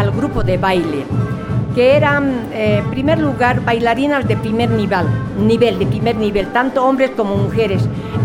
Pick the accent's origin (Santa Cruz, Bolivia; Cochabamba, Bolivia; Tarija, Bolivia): Cochabamba, Bolivia; now in La Paz, Bolivia; No, yo soy de Cochabamba.